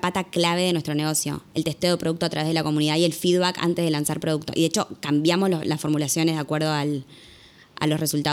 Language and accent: Spanish; Uruguay; pero yo soy uruguaya y creo que Uruguay, si bien tiene como la contra de decir es un mercado muy chico